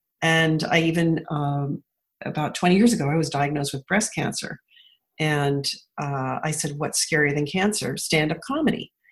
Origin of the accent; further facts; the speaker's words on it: Hollywood, California, United States; I grew up in Hollywood, California, in a kind of bohemian environment.